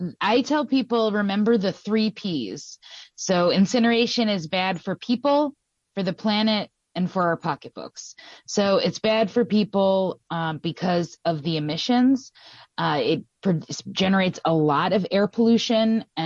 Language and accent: English; Peekskill, New York, United States; I am from Peekskill, New York